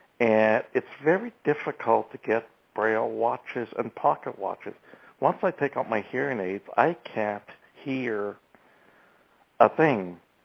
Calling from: Edmonton, Alberta, Canada; I'm calling from Edmonton, Alberta.

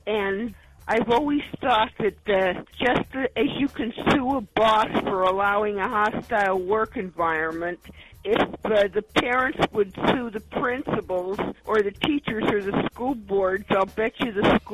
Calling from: New York, United States; I'm calling from New York.

